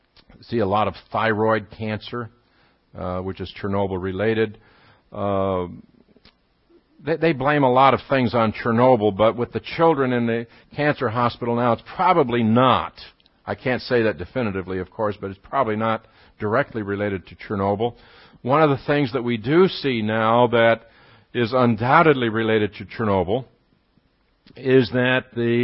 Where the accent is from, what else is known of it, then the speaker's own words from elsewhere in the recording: United States; looked at me and he said, "You're an American, aren't you?" I said, "Yes, I am."